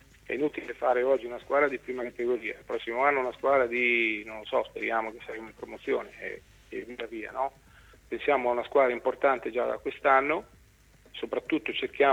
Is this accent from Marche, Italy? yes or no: yes; Ancona, Marche, Italy; se lo faccio perché sono di Ancona, perché amo i colori biancorossi